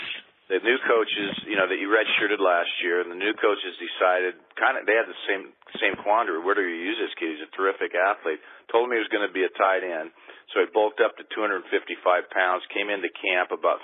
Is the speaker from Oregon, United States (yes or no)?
yes; Corvallis, Oregon, United States; now in Portland, United States; I live in Portland, so I'm only down there once a week or so, and however, I grew up in Corvallis, but that was many years ago